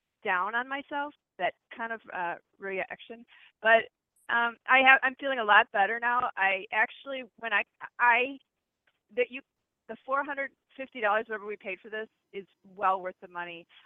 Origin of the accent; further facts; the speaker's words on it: Wisconsin, United States; because, again, I'm from Wisconsin.